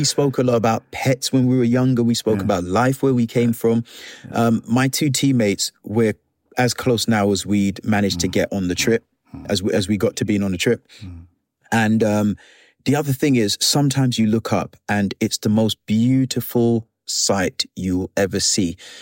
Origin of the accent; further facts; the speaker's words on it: London, United Kingdom; also born or lived in Jamaica; I'm black. I'm from Jamaica. I grew up in London.